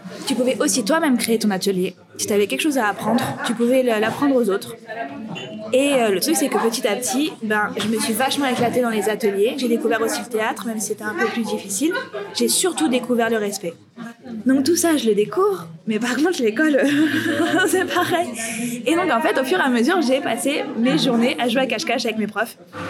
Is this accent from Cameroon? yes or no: no; Aubervilliers, Île-de-France, France; moi, à 14 ans, je sortais d'Aubervilliers, donc ma ville natale.